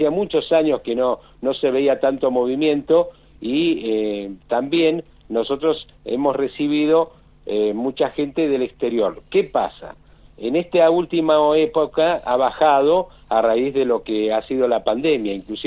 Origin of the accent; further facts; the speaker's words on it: Buenos Aires, Argentina; born there; now in Chubut, Argentina; No, yo no soy de Gualjaina. Yo soy nacido en Buenos Aires, uh-huh, radicado en la cordillera chubutense hace 41 años, y fui residente de Gualjaina durante 15 años